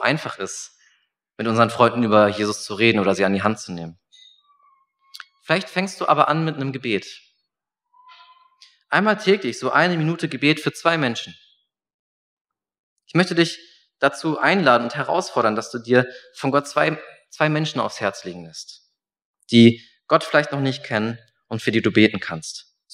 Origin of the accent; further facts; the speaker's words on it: Celle, Lower Saxony, Germany; Ich hatte in meiner Heimatstadt in Celle einen Hauskreis